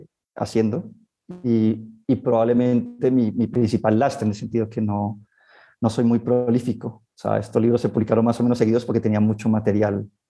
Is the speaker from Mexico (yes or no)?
no; Colombia; de estas cosas que uno tiene por el género, o por otro lado, por ser colombiano.